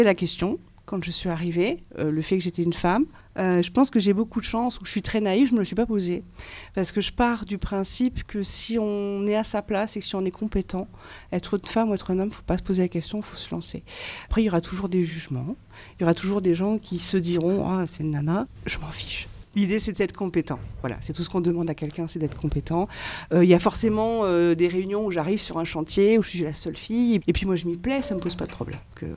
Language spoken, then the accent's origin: French; Saint-Basile-de-la-Roche, Nouvelle-Aquitaine, France; also born or lived in Argentat; suis revenue en Corrèze, puisque je suis originaire d'ici, je suis d'Argentat, enfin plutôt de Saint-Basile-de-la-Roche, où j'étais à l'école à Saint-Basile-de-la-Roche, j'étais au collège d'Argentat.